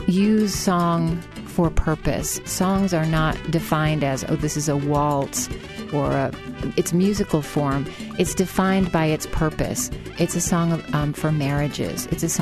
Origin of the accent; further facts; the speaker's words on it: Switzerland; born there; English is a second language; I was born in Switzerland and I speak five languages